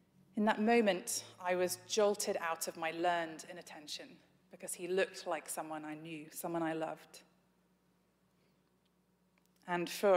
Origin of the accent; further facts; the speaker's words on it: England, United Kingdom; also born or lived in Edinburgh, Scotland; So, as you maybe have guessed, I grew up in England, but when I was 18, I went to Edinburgh in Scotland to go to university.